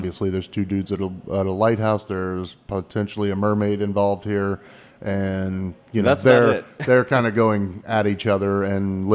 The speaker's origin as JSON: {"language": "English", "country": "Ireland", "said": "As an Irishman, I'm not going to weigh in either."}